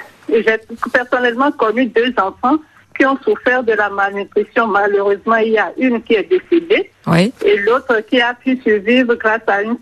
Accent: Adjara, Ouémé, Benin; Je suis originaire d'Adjara, qui est un village à 7 km de Porto-Novo.

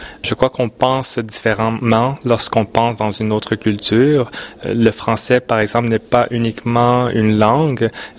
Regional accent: Montreal, Quebec, Canada; lorsque je retourne à Montréal, je puisse également enrichir ma ville natale

